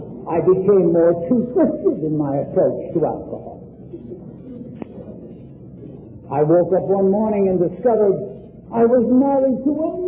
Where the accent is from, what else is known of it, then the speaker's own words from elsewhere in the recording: Ireland; I'm an Irishman. My mother's a Limerick woman. Born and raised in Limerick City.